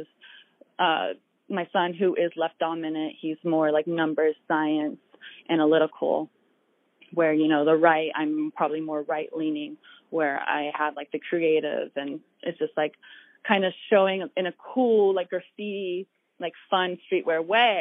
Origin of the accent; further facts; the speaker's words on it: Oregon, United States; growing up in Oregon, I'm surrounded by camo